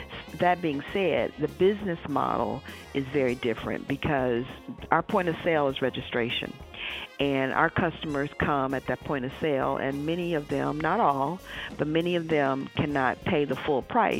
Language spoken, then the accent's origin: English; Cleveland, Ohio, United States; how I envision East Austin to have been is the neighborhood that I grew up in Cleveland. I went to John F. Kennedy High School.